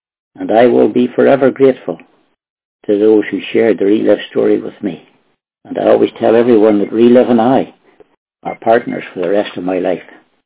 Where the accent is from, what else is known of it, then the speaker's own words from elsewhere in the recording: Northern Ireland, United Kingdom; I'm from Northern Ireland.